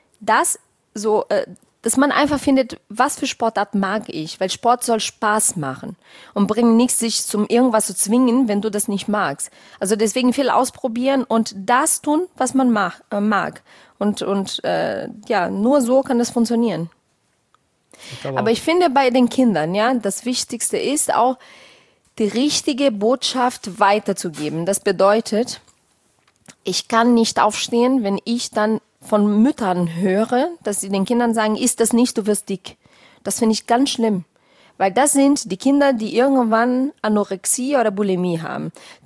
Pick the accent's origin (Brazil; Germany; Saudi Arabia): Brazil; Petrópolis, Rio de Janeiro; den Miss Petropolis, die Stadt, wo ich herkomme.